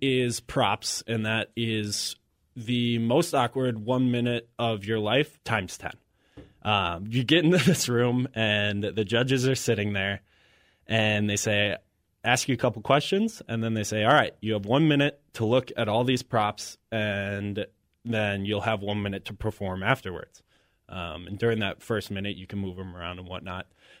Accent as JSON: {"language": "English", "region": "Minnesota", "country": "United States", "said": "I'm from Minnesota. Okay. The only one. Everyone else is from Wisconsin."}